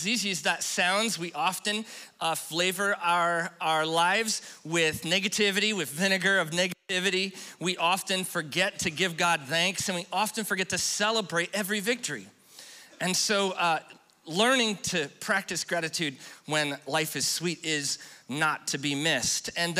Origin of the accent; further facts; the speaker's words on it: Fellsmere, Florida, United States; I'm from Fellsmere.